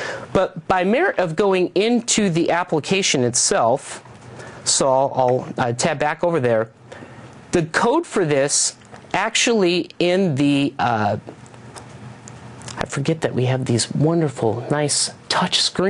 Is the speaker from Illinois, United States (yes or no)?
no; Arizona, United States; You know, I'm from Arizona.